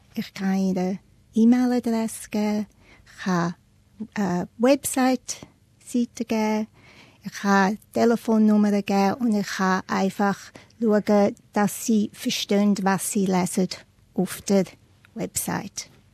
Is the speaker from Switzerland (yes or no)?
yes; Switzerland; ich war dort als Schweizerin